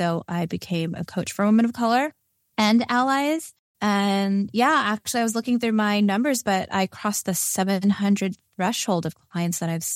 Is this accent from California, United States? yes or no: yes; California, United States; And I am from Southern California, doing this podcast episode from Los Angeles.